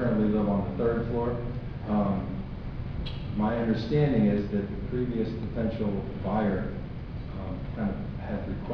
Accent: Ohio, United States; I'm from Ohio, so this is like heaven for me

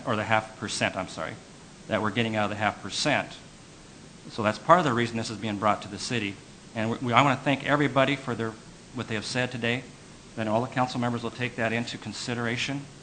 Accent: Spokane, Washington, United States; I came from Spokane. When I left, the roads are pretty nice.

